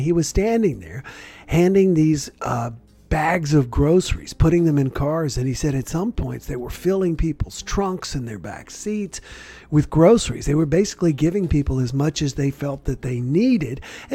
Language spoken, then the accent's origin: English; the South, United States; Not surprising for those of you who know me from growing up in the South.